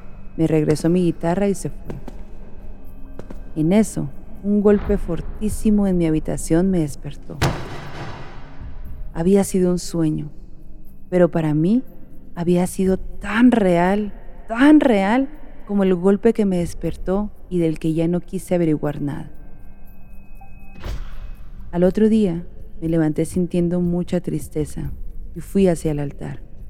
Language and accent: Spanish; Ciudad Obregón, Sonora, Mexico; now in Tijuana, Mexico; Vivo en Tijuana, pero soy de Obregón, Sonora.